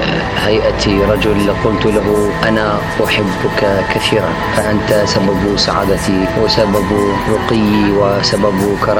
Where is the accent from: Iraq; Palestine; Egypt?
Iraq; وفقني الله إلى تمثيل بلدي العراق